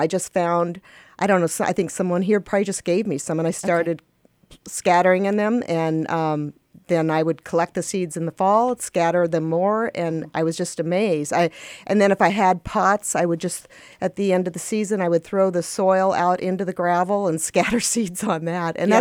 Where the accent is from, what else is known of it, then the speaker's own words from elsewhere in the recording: Colorado, United States; I came from Colorado where it's hot and dry.